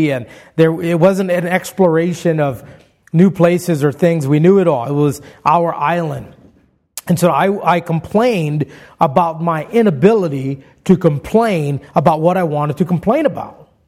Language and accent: English; Hawaii, United States; You know, growing up in Hawaii, I longed to be a complainer.